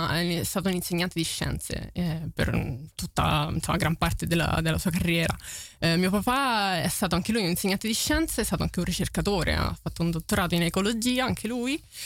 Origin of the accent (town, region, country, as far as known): Frascati, Lazio, Italy; born or raised there